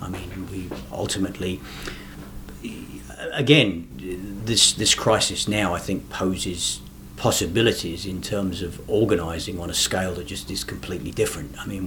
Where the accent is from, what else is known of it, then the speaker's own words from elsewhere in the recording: England, United Kingdom; moved away; when I came here originally from England